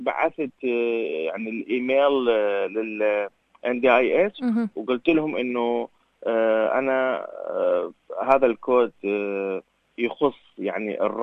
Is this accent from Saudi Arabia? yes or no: no; Iraq; now in Australia; يعني ببلدي بالعراق ما كان عندنا